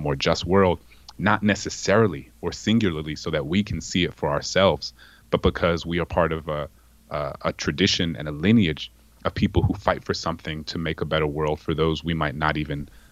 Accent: New Orleans, Louisiana, United States; I remember growing up in New Orleans, you know, a young black child in New Orleans

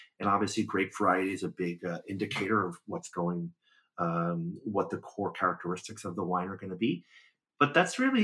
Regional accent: Brooklyn, New York, United States; I grew up in Brooklyn, New York. I wasn't exposed to a lot of the aromas and flavors that I would read in my peers' or critics' tasting notes.

